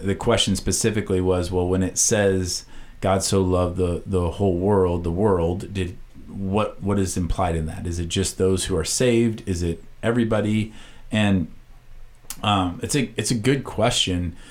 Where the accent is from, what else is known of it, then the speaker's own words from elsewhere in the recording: Iowa, United States; I thought I was a good gardener because I was from Iowa.